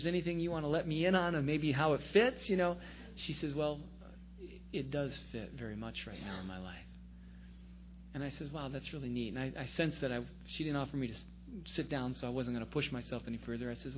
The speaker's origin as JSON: {"language": "English", "region": "New Jersey", "country": "United States", "said": "I'm a pastor from New Jersey"}